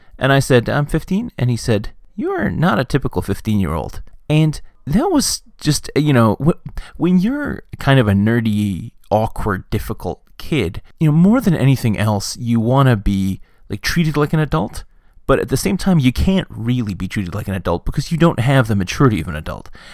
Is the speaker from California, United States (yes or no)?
yes; California, United States; You know, I'm from the Bay Area of Northern California, or at least that's where I grew up.